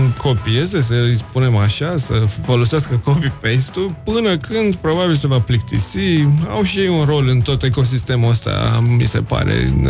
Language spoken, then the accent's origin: Romanian; Romania; Poate, bine, noi suntem români și tindem să punem de multe ori înainte alte lucruri față de cele de bază.